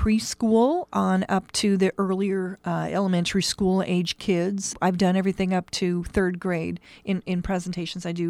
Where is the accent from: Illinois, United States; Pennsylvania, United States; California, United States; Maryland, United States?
Illinois, United States; Litchfield; now in Springfield, United States; Well, I was born and raised in Litchfield. I moved to Springfield. I live up there with my husband now.